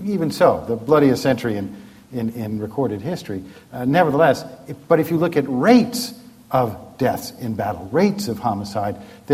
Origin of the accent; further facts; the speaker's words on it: New Jersey, United States; The stooge was from Jersey. I say that because I'm from Jersey.